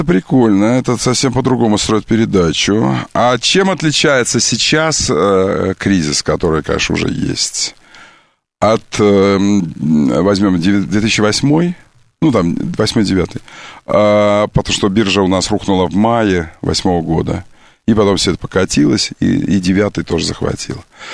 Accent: Kerch, Crimea, Ukraine; born there; Я родился в Керчи, Крым, Керчь.

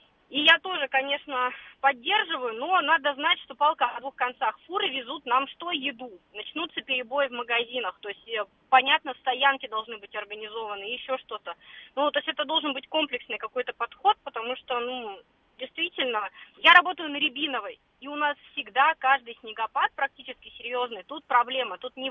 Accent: Novosibirsk, Novosibirsk Oblast, Russia; now in Ruza, Russia; Ну, мы из Новосибирска вообще, сейчас живем в Подмосковье под Рузой.

